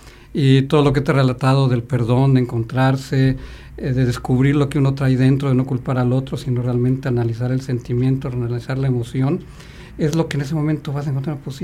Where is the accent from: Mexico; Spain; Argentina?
Mexico; sí nosotros como ser mexicanos nos marcan que el matrimonio tenía que ser de esa manera